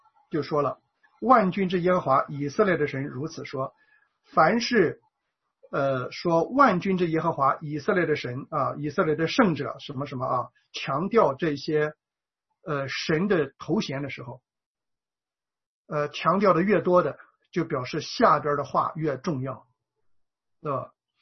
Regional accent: China; 尤其是像咱们这些在无神论的环境里边长大的人，是吧？在这个儒家思想充满了拜偶像佛教在咱们中国的这种我们这种文化背景里边的人

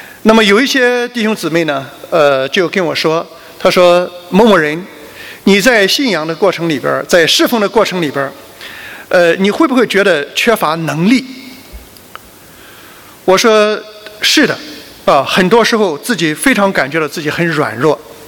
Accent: China; now in Australia; 我们这帮特别是中国人啊，我们从中国来到澳洲

